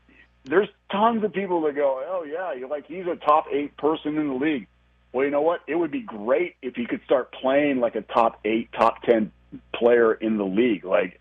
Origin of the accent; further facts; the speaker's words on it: Portland, Oregon, United States; Portland, it is great to see my hometown Blazers getting out the gate 5-1 and playing really well.